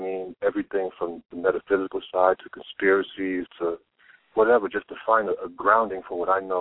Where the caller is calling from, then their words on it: Queens, New York, United States; I'm calling from Queens, New York.